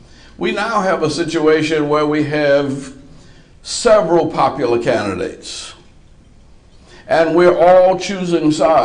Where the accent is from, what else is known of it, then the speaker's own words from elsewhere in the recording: New Orleans, Louisiana, United States; I grew up in New Orleans, and I lived through half a dozen hurricanes.